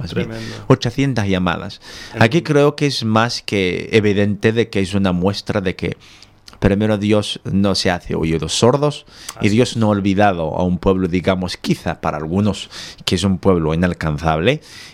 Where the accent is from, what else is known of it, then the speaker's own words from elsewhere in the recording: Tizi Ouzou Province, Algeria; la iglesia de Tisiuso, que está digamos, prácticamente al norte de Argel, capital, es en la provincia de donde vengo.